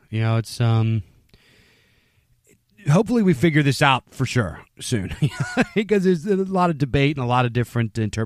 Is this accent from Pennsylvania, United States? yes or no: yes; Pennsylvania, United States; being an older millennial, growing up in the Rust Belt, growing up in rural PA, I've lost a lot of friends.